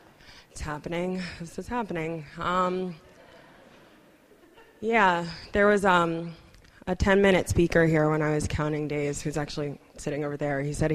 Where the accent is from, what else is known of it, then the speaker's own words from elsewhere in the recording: Brooklyn, New York, United States; I grew up in Crown Heights, mostly, well, it's black and Hasidic Jewish, but. I went to school in Park Slope.